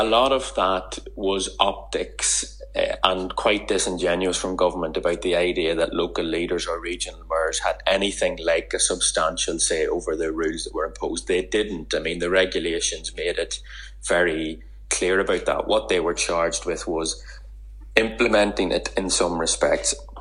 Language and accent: English; Ireland; And as an Irishman, I have some sympathy with that.